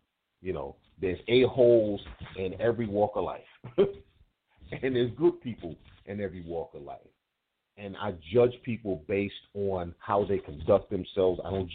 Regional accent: Brooklyn, New York, United States; Now, again, I'm from Brooklyn. I know nothing about the Navy except that they got submarines.

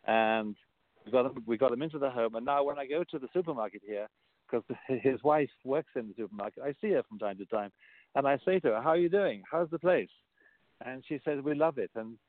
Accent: England, United Kingdom; now in New York City, United States; growing up in England, when I knew everybody in the village.

